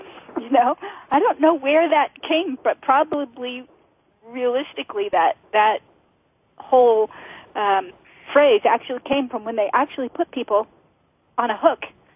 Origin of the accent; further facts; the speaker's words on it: Oregon, United States; When I was a kid, I went to a Madame Tussauds wax museum in Canada because I grew up in Oregon.